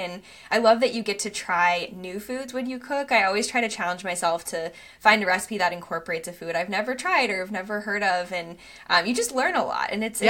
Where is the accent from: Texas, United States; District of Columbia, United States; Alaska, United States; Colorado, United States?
Colorado, United States; And so my friends, like, growing up in Colorado, having some friends outside of running were truly my saving grace